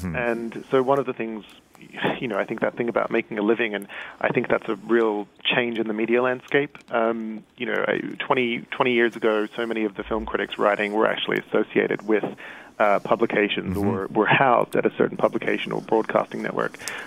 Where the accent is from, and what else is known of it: Australia